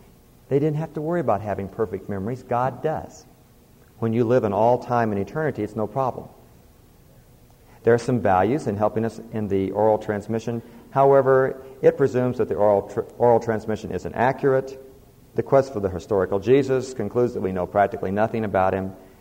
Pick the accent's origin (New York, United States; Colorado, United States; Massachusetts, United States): Colorado, United States; Boulder; When I was a kid, growing up in Boulder, Colorado, we had one ritual that never varied.